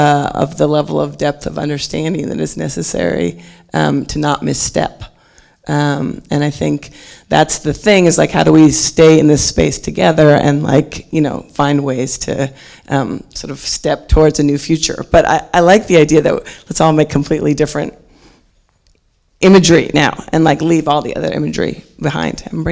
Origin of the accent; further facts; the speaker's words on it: Seattle, Washington, United States; You know, I am originally from Seattle, and when I was born, I was very aware of the different Native American tribes in Seattle